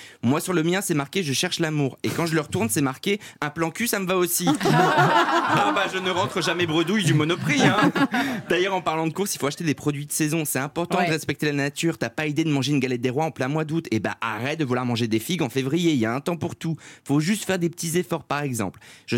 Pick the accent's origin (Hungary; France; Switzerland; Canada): France; Hauts-de-France; moi, je viens du Nord, donc la Côte d'Opale, j'y ai passé tous mes étés.